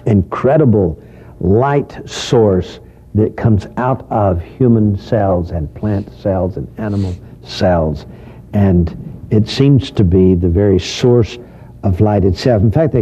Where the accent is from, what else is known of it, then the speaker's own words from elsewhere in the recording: Texas, United States; accent: Texas; With my Texas